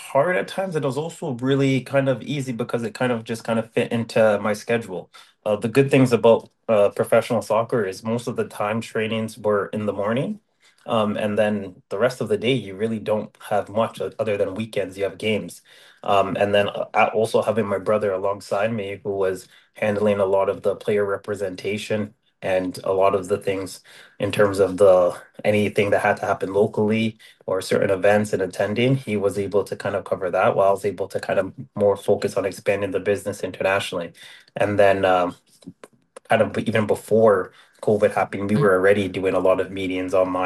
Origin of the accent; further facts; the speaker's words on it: Ottawa, Ontario, Canada; I was born and raised here in Ottawa, Canada.